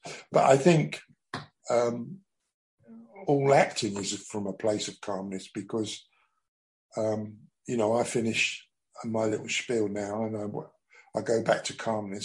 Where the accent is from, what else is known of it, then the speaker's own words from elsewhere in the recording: London, United Kingdom; it was growing up in the East End of London that gave me the tougher side. I think I wasn't a country boy.